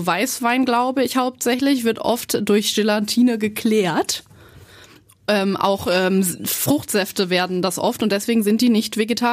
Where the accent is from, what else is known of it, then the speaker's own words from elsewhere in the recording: Voerde, North Rhine-Westphalia, Germany; Nee, ich bin auf dem Bauernhof groß geworden.